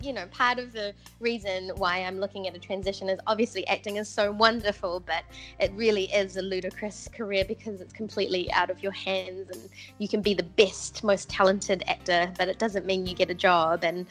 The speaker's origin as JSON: {"language": "English", "country": "New Zealand", "tie": "born there", "said": "I was born in New Zealand. My parents came over to New Zealand to study university in the 70s, and they actually met each other over here in Christchurch."}